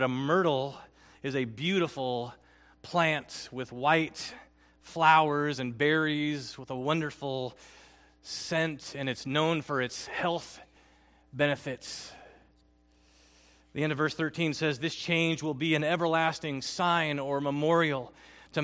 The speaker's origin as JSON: {"language": "English", "country": "Philippines", "tie": "born or raised there", "second_language": "English", "said": "I'm reminded of growing up in the Philippines. We often sang a song that came right from verse 12 at our church in the Philippines."}